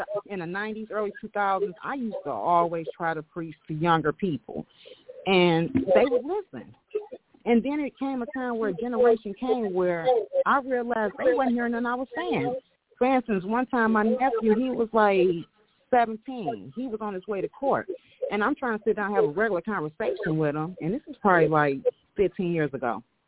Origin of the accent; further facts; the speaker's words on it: Detroit, Michigan, United States; Because, I mean, I'm from Detroit.